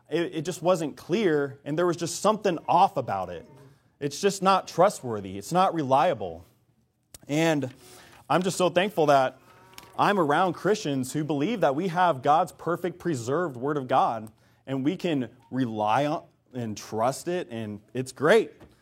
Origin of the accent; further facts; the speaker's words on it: Ohio, United States; also born or lived in Portland, Oregon; I grew up in Ohio. I grew up in Amish country, but it's not as good as Texas, all right? I'm not Amish, so don't be scared. I just grew around them. So moving from Amish country to Portland, Oregon was a huge shock.